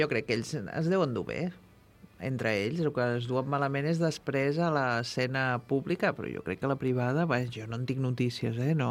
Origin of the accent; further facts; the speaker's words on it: Catalonia, Spain; Som catalans.